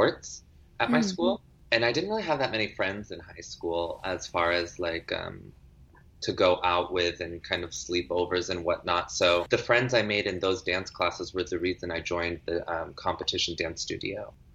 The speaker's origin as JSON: {"language": "English", "region": "New Hampshire", "country": "United States", "tie": "born or raised there", "said": "growing up in New Hampshire, I was really the only African American around in my grade, in my school, and especially in the dance studios."}